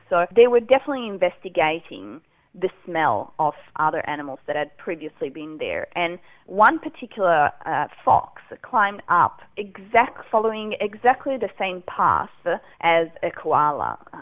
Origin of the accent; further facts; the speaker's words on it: Italy; Despite the fact I'm from Italy and, you know, we have foxes there, I've never actually seen this behaviour before.